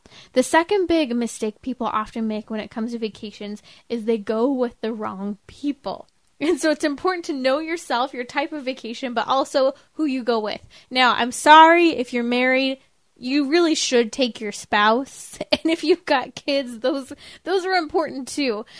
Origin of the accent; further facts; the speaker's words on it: United States; I think especially being an American, coming from a place that, you know, does have some great history